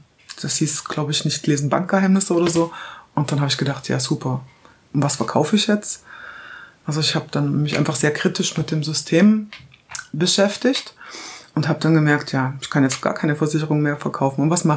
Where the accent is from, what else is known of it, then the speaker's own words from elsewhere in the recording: Halle, Saxony-Anhalt, Germany; Ja, ich bin geboren in Halle an der Saale, ist in Sachsen-Anhalt. Bin da quasi dann bis zu Wendezeiten aufgewachsen.